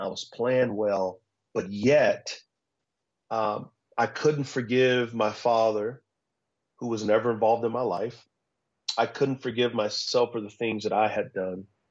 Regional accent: San Antonio, Texas, United States; So I grew up in San Antonio, Texas, and Texas football is taken very seriously.

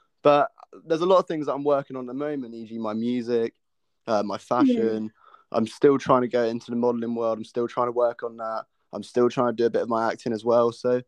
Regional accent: Reading, South East England, United Kingdom; I'm from near Reading, just outside London.

